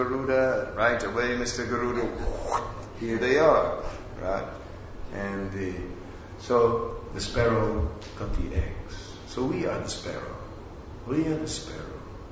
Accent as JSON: {"language": "English", "country": "Netherlands", "said": "I am from Holland originally, and just now touring Australia a little bit."}